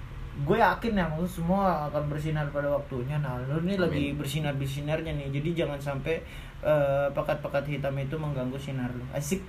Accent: Pamulang, Banten, Indonesia; Nah gue stand up lagi dan ternyata di Pamulang di kampung gue sendiri ada komunitas.

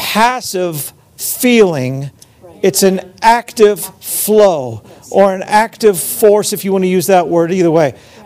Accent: Philadelphia, Pennsylvania, United States; born there; I was born in Philadelphia, which is the city of brotherly love.

